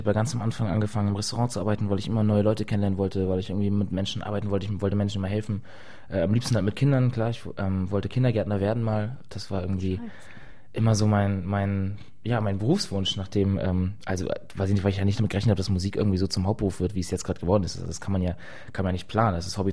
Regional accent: Schleswig-Holstein, Germany; Ich bin ja auf dem Dorf groß geworden, also ein bisschen neben Eutin. Eutin war danach irgendwann meine Schulstadt, in der die ich dann danach gezogen bin.

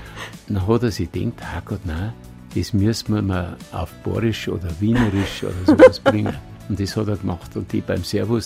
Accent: Bavaria, Germany; wir sind keine Österreicher mehr, aber auch keine Preisen, also.

